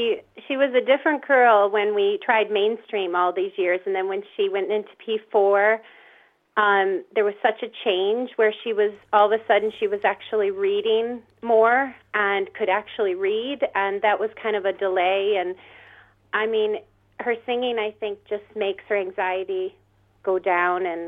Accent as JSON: {"language": "English", "town": "Syracuse", "region": "New York", "country": "United States", "tie": "born or raised there", "also_born_or_lived": "Atlanta, Georgia", "said": "Syracuse, New York, and lived in Atlanta, Georgia, too, growing up. I had one parent in both states, so back and forth."}